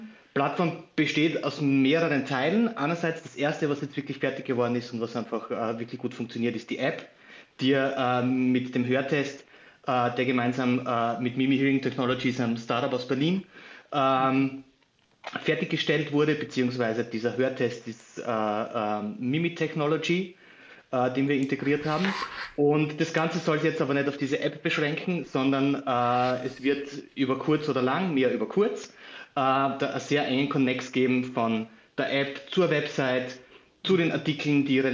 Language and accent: German; Styria, Austria; now in Graz, Austria; Also ich bin aus der Steiermark, beziehungsweise jetzt, wir sind ja beheimatet in Graz aktuell und ich komme in der Nähe.